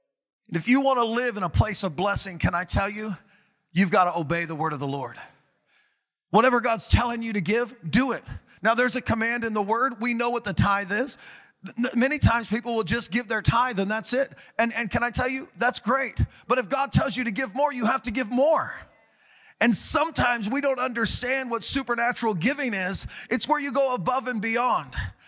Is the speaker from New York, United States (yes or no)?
no; California, United States; I'm from California, so I can talk like that, all right?